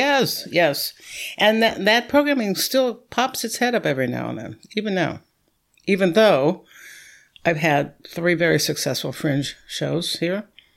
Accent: Los Angeles, California, United States; So I grew up in Los Angeles, and this is quite the story. I grew up raised by parents who were members of the Communist Party in California in the 50s during the McCarthy period.

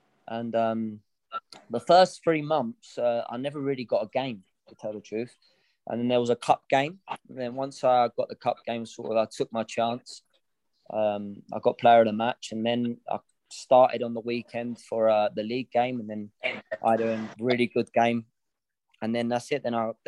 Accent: Spain; now in Colombia; I was brought up in Spain since I was 11 years of age

